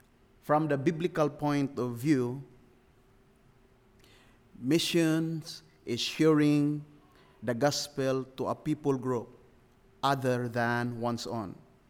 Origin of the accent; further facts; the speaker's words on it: Philippines; When you say mission, as a Filipino, we are the product of missionaries, the American missionaries, went to the Philippines, preached the gospel.